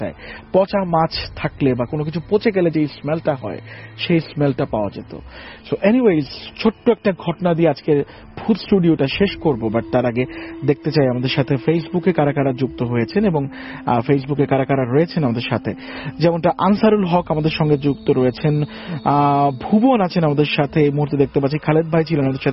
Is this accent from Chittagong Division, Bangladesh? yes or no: yes; Comilla, Chittagong Division, Bangladesh; ভাই আমার নিজের বাড়ি কুমিল্লা।